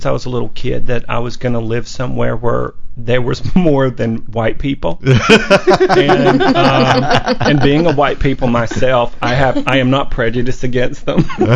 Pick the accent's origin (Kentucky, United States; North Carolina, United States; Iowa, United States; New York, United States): North Carolina, United States; So I grew up in North Carolina, and with the outhouse and no running water.